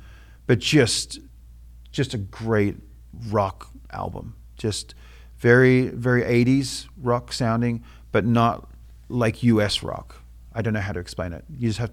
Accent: Melbourne, Victoria, Australia; I grew up in Melbourne

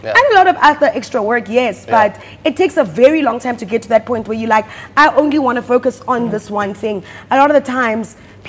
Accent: South Africa; growing up in the South African landscape

